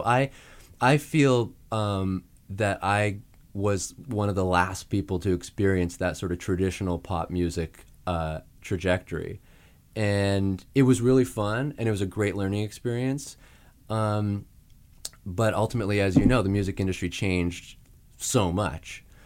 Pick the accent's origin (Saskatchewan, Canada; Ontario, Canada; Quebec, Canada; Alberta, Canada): Saskatchewan, Canada; Saskatoon; I'm from Saskatoon, Saskatchewan, in Canada.